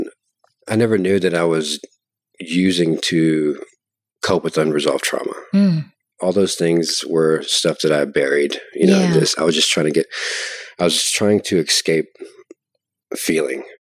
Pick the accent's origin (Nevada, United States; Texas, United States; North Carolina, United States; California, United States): Texas, United States; Nacogdoches; I am from Nacogdoches, Texas. Currently from Nacogdoches, Texas, 37.